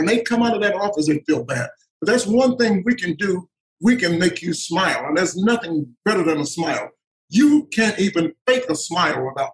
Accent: Atlanta, Georgia, United States; I come from the greatest city in the world. I'm from Atlanta.

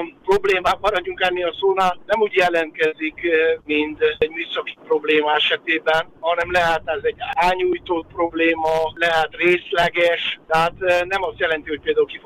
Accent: Balatonboglár, Somogy, Hungary; born there; Nem újdonság, mert én ugye Bogláron születtem, és visszaemlékszem gyerekként, a 70-es években

